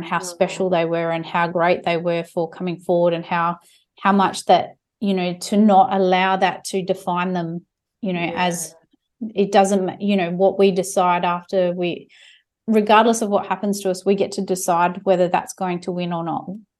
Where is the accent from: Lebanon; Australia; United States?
Australia; Western Australia; because I grew up in the Pilbara and I knew knew what it was like.